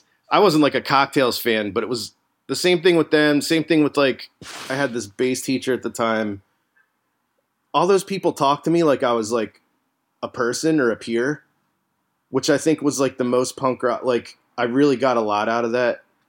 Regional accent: New Jersey, United States; You know, because I was from Jersey. When I was like 10, I liked like hair metal and shit.

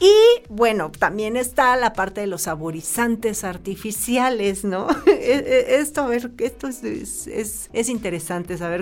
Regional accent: Mexico City, Mexico; Entonces, yo soy chilango, ¿no?

